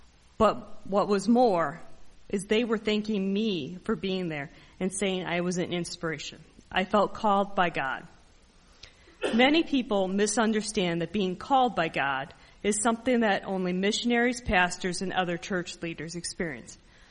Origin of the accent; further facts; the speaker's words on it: Chicago, Illinois, United States; I'm from Chicago, I'm a nurse, I've worked with people of all different ethnicities